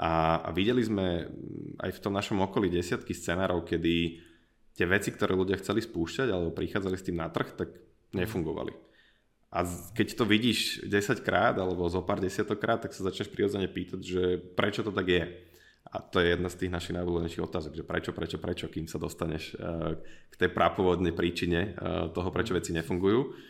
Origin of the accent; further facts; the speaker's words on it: Trnava, Trnava Region, Slovakia; Všetci sme z Trnavy